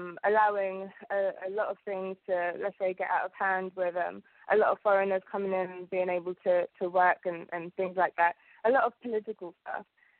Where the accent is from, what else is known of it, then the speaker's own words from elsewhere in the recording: Uganda; born there; Okay, well, I was born in East Africa, and in Uganda there are five kingdoms.